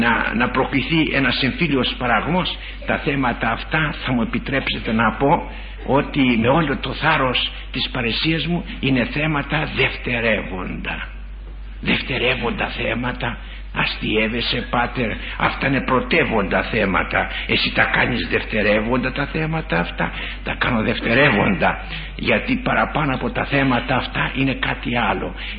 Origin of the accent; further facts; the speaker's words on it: Macedonia, Greece; Έρχομαι από τα ψηλά βουνά, έρχομαι από την Μακεδονία